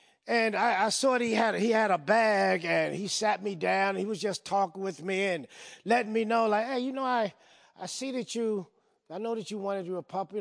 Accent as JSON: {"language": "English", "region": "New York", "country": "United States", "moved": "as an adult", "lives_now": "California, United States", "said": "I stayed in California. I'm from New York. And I stayed in California, you know, because of the weather."}